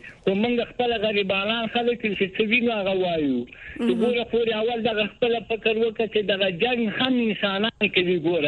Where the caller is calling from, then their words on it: Kabul, Afghanistan; د کابل نه خبرې کوم کوي.